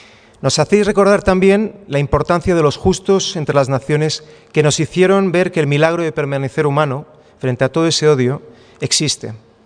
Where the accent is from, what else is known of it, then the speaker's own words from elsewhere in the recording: Madrid, Community of Madrid, Spain; como judío español y madrileño